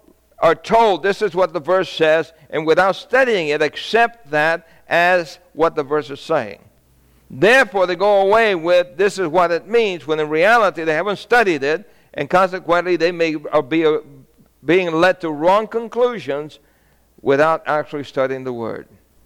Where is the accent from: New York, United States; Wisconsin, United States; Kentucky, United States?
New York, United States; New York City; I grew up in New York City and in neighborhoods with the Hasidic Jews.